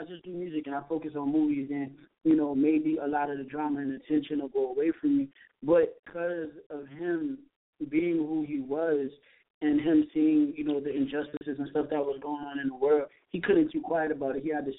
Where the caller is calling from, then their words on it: Connecticut, United States; Hi, this is … from Connecticut.